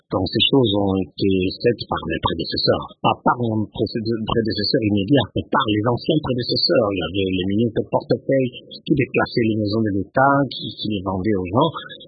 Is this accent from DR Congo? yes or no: yes; Kananga, Kasaï-Central, DR Congo; Moi, je suis né à Kananga, grandi à Kananga, quand j'étais enfant de la ville et de la province. Et comme je vous ai dit, je suis d'une très grande famille. J'ai des relations dans toute la province.